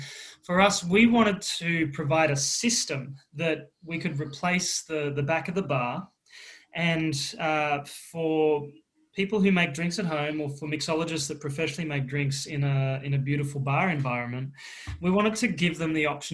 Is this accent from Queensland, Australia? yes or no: yes; Queensland, Australia; accent: Australian; myself and my co-founder, Carl, we're both from Queensland